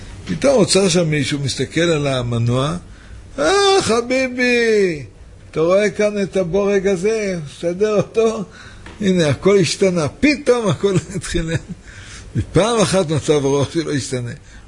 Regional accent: Central District, Israel; אני ממושב ליד לוד

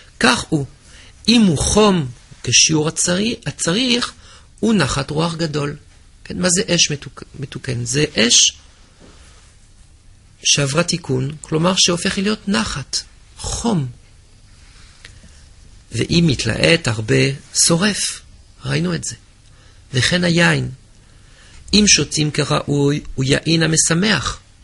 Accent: France; Hebrew is a second language; moved away as an adult; now in Israel; אני בא מצרפת, שהם היו עצובים שם בית חולים

